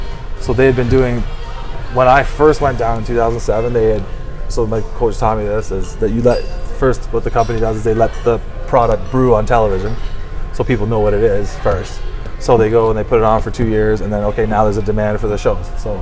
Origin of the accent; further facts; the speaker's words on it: Canada; Yeah, well, because I was one guy from Canada that went down to Kentucky after Santino made it